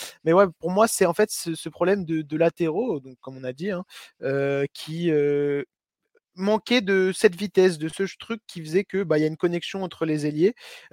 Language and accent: French; Portugal; Alors, je suis portugais